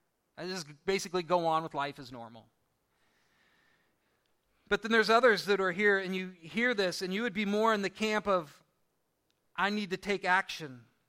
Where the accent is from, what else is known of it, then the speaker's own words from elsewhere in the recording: Seward, Nebraska, United States; my parents are here, but we grew up in Seward, Nebraska.